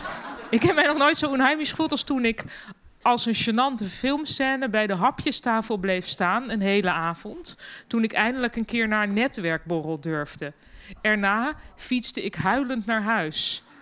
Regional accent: Germany; Dutch is a second language; now in Netherlands

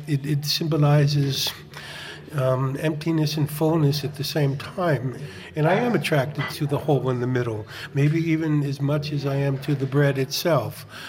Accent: United States; I'm from the States.

